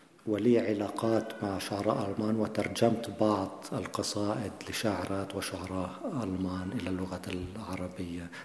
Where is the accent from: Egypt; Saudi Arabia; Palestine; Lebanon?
Palestine; أنا كإنسان فلسطيني عشت تحت الاحتلال